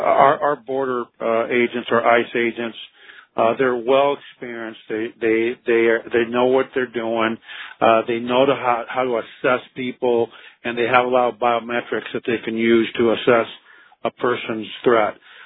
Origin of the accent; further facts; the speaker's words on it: United States; And quite frankly, as an American, it is to me, this evokes more images to me of 1984